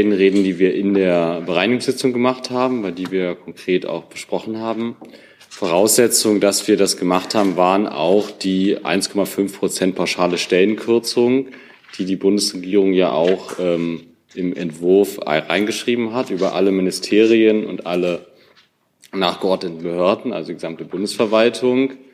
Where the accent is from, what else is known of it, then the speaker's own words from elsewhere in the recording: Northern Germany, Germany; Ich bin Norddeutscher